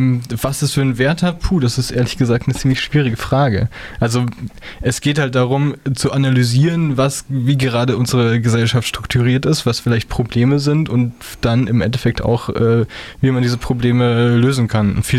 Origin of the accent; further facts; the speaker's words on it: Munich, Bavaria, Germany; obwohl ich bin ja aus München aufgewachsen, ja.